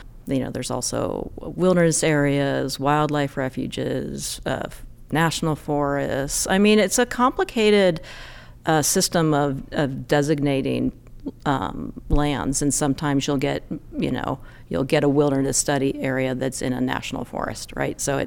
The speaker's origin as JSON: {"language": "English", "region": "the West", "country": "United States", "lives_now": "Livingston, United States", "said": "Well, I'm from the West. You know, the family ties are in Idaho, Wyoming, Colorado, Washington, not Montana, but now Montana."}